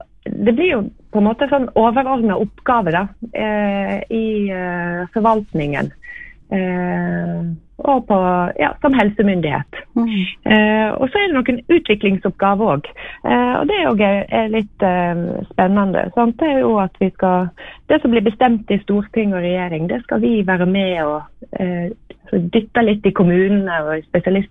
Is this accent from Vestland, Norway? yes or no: yes; Gaupne, Vestland, Norway; Jeg vokste opp I Luster. Jeg flyttet dit når jeg var 6 år. Jeg har hatt en fantastisk barndom der I Gaupne